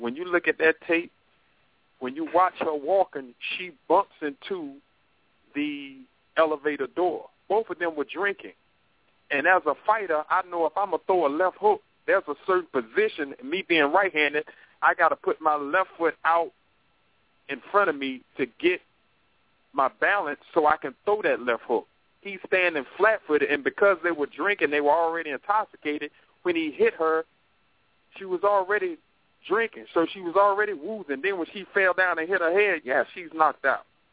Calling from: North Carolina, United States; Yes, family. I'm calling from North Carolina.

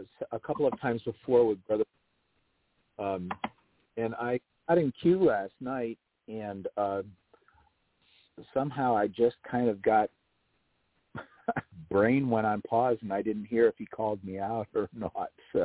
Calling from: Florida, United States; I'm from Florida.

